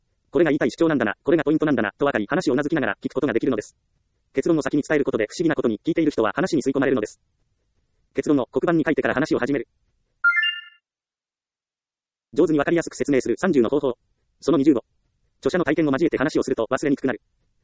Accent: Ehime, Japan; 私は愛媛県出身ですから

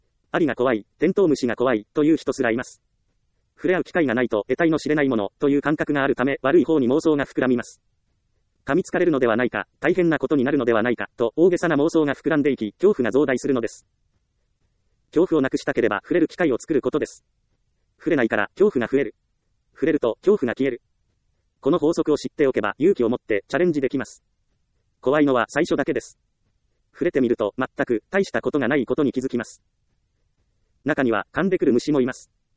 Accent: Ehime, Japan; 私は愛媛県の田舎出身です。自宅周辺には田んぼがあるので、

